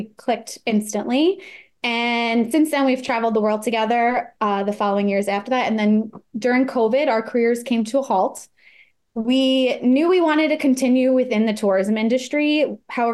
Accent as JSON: {"language": "English", "region": "New York", "country": "United States", "said": "Yeah, Sasha is from Iowa. I'm from New York."}